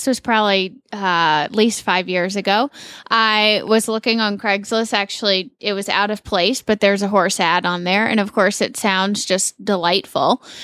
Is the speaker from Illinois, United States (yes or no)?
no; South Carolina, United States; accent: southern; I grew up in South Carolina.